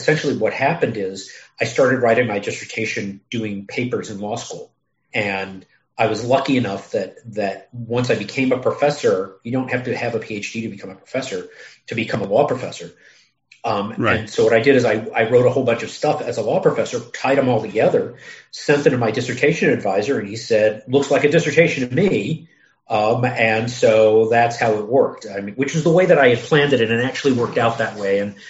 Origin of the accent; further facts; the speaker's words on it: California, United States; But, you know, I grew up in the San Fernando Valley. I didn't know from the East Coast. I had never been to New York City.